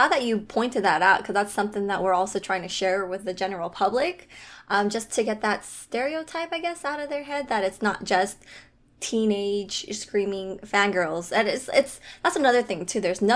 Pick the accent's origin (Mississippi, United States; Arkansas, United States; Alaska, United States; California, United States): Alaska, United States; because I grew up in Alaska, New Zealand looks so much.